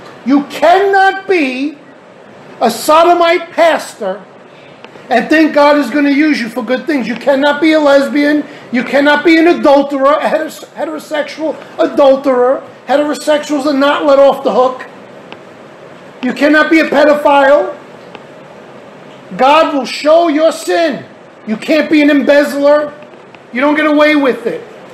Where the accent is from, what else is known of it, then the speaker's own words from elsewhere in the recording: New York, United States; born there; I was born in New York.